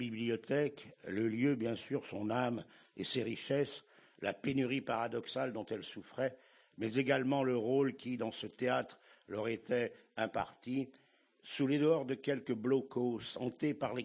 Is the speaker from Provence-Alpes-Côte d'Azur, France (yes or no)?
no; Saint-Chamond, Auvergne-Rhône-Alpes, France; born there; je suis né à Saint-Chamond, je ne sais pas si vous voyez à peu près où ça se situe, c'est pas très loin de Saint-Étienne